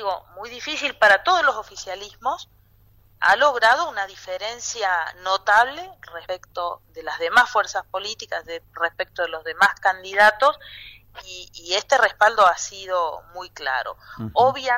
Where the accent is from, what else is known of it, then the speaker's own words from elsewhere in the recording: San Carlos de Bariloche, Río Negro, Argentina; born there; yo nací en San Carlos de Bariloche y toda mi transcurso por función pública lo hice desde esa ciudad